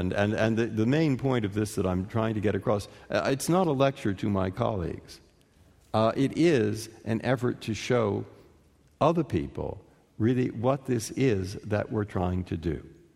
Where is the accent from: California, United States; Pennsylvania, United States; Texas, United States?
California, United States; San Francisco; I mean, I grew up in San Francisco. I've lived in this community for more than 40 years.